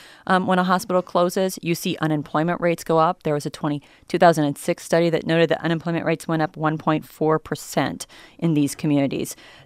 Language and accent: English; Parsons, Kansas, United States; I grew up in Parsons, Kansas. So when you fly into Kansas City, you drive down south, you pass through Fort Scott to get to my hometown.